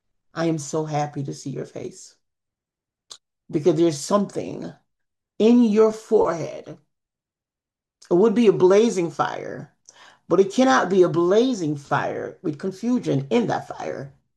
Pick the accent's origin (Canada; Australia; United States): United States; Palm Coast, Florida; I am from Palm Coast.